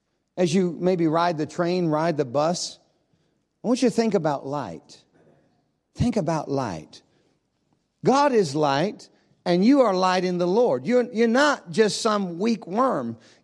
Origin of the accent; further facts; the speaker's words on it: Ohio, United States; I said, "I grew up in Ohio. We got 3-meter corn."